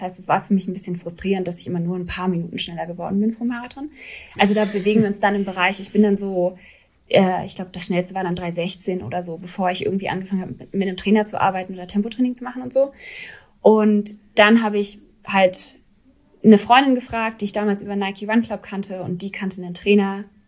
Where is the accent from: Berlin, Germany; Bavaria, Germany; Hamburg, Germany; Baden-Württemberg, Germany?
Berlin, Germany; Wir haben damals in Mahlsdorf gelebt. Also ich bin aufgewachsen in der Nähe vom Tierpark und das ist so Ost, auf jeden Fall Ost-Berlin, aber eher so mittig Ost-Berlin. Und dann bin ich immer weiter an den Rand gezogen